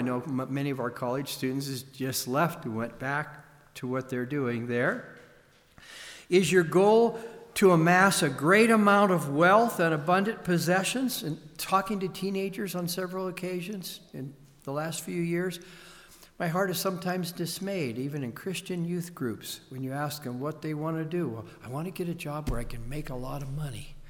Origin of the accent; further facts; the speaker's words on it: Pittsburgh, Pennsylvania, United States; also born or lived in Buffalo; Well, I lived in Buffalo for 10 years, but that's not my hometown. My hometown is Pittsburgh.